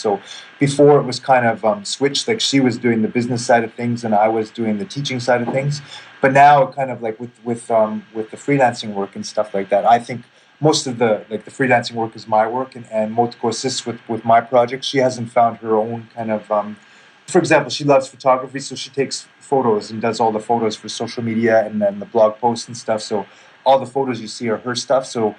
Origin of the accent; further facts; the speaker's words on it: Canada; my wife is Japanese and I'm Canadian, so we come from different cultural backgrounds and language was a barrier.